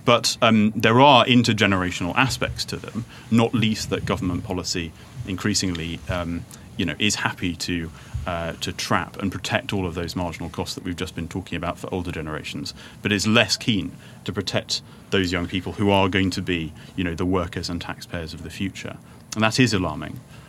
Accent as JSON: {"language": "English", "region": "Yorkshire and the Humber", "country": "United Kingdom", "said": "I'm from Yorkshire"}